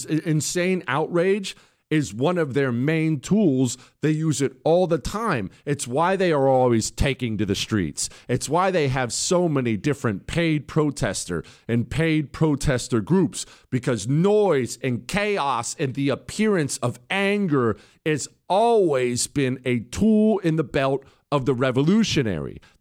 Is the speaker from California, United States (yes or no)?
no; Utah, United States; I'm from Utah.